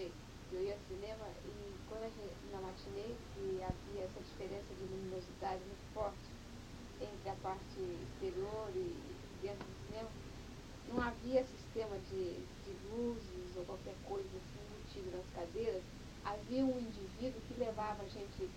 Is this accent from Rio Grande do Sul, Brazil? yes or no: no; Novo Horizonte, São Paulo, Brazil; Da região de Catanduva.